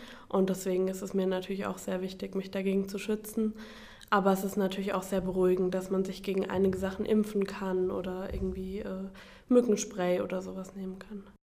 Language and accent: German; Bockenheim an der Weinstraße, Rhineland-Palatinate, Germany; ich komme aus Rheinland-Pfalz, aus Bockenheim an der Weinstraße und ich gehe nach Sucre in Bolivien.